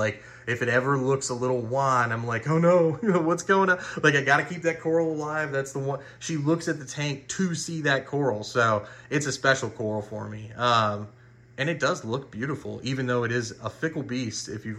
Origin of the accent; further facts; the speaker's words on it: Midwest, United States; And I'm a Midwesterner myself